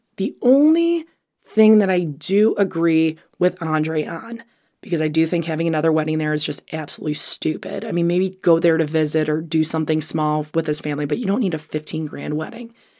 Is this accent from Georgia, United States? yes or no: no; Illinois, United States; Now, I'm from Illinois, so I don't know what the fuck a crawfish is